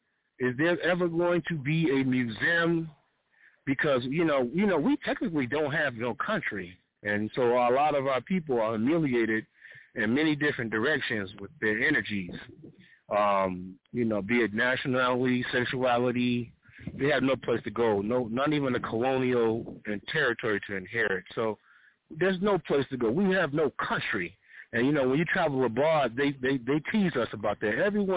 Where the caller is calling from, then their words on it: Chicago, Illinois, United States; I'm calling from Chicago, Illinois.